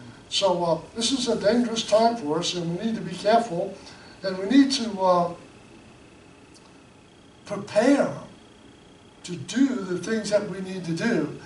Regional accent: United States; I grew up in a time when being an American was a really great thing.

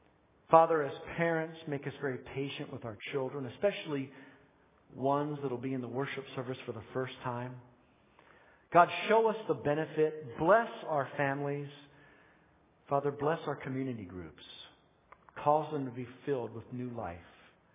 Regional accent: Northeast, United States; And growing up in the Northeast, few are more intense than Army, Navy.

